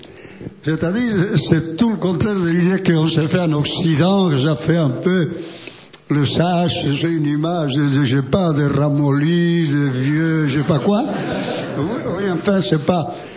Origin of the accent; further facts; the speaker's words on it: Spain; je suis espagnol, je suis franco-espagnol universel.